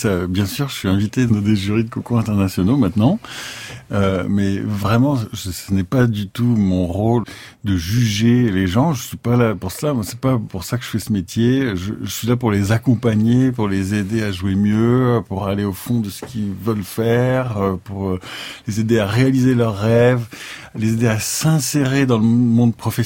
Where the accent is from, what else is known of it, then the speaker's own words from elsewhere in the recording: France; je suis français